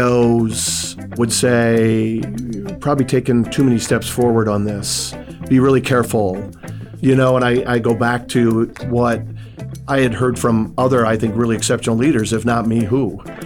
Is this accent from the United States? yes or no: yes; Fort Dodge, Iowa, United States; And so I grew up in Fort Dodge, Iowa.